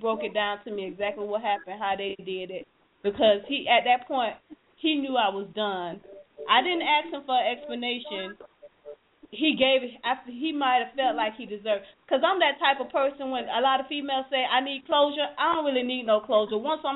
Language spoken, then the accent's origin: English; Fort Lauderdale, Florida, United States; She was from Tampa. I was from Fort Lauderdale. I'm from Fort Lauderdale. We'll just get up and drive to our hometown